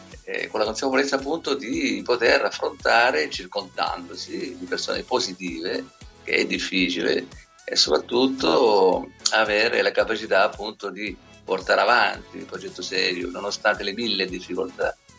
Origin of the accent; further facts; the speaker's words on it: Sicily, Italy; Io sono siciliano, sono socievole.